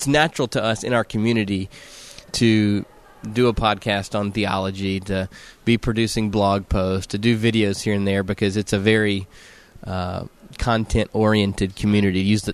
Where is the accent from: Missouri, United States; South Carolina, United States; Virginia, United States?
South Carolina, United States; I love the Twin Cities. I'm originally from South Carolina.